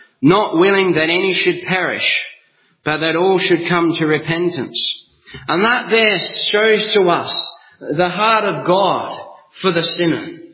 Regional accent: South Australia, Australia; I come from Australia, from South Australia. It's middle central Australia, down the bottom. And I grew up on a farm.

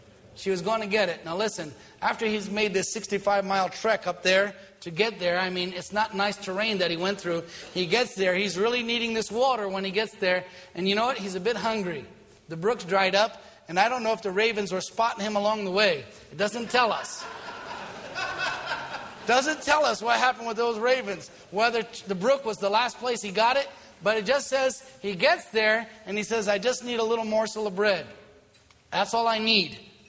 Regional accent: Italy; now in United States; You've got to remember, I'm from Italy. When we get in trouble, we know what to do. We came to Boston and we figured things out.

